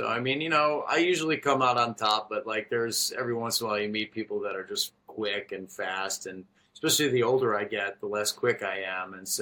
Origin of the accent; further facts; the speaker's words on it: Chicago, Illinois, United States; I grew up in Chicago, so I'm a Chicago fan of Bulls, Cubs, and Bears.